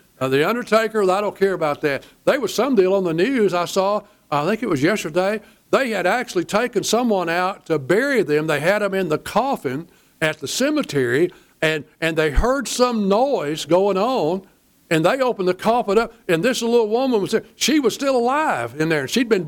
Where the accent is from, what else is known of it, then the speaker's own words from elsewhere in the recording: Cleburne, Texas, United States; One time when I was as a kid growing up in Cleburne, Old Calvary Baptist, it was up about a junior high.